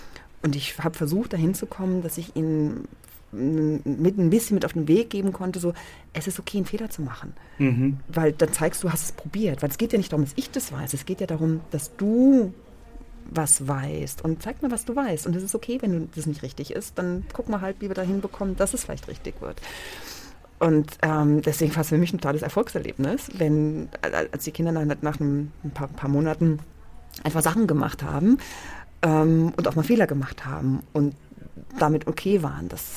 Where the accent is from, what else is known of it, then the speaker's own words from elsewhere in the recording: Germany; Eine unfassbare Dankbarkeit allem gegenüber, meinem Leben gegenüber, wo ich groß geworden bin. Die Dankbarkeit, ne, dass ich, wie unfassbar privilegiert wir hier groß werden. Und zwar jeder in Deutschland.